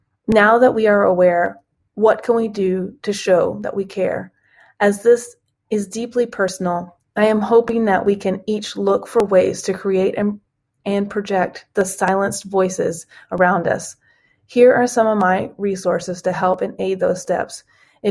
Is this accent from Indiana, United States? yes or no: yes; Indiana, United States; When I returned to my home state of Indiana after living abroad